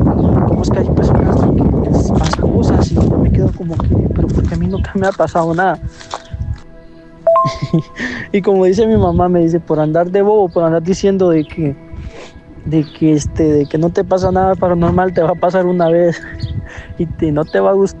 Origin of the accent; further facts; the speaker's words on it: Guatemala; now in Omaha, United States; yo soy de Guatemala, pero actualmente vivo en Omaha, Nebraska